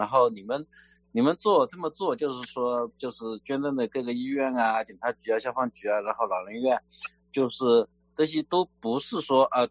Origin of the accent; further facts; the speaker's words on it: China; 我们中国人，在海外也好，在国内也好